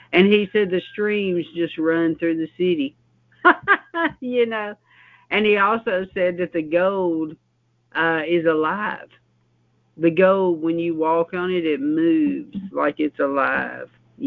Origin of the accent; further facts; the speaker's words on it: United States; I said, sir, I just got to ask you, because I'm from America over here.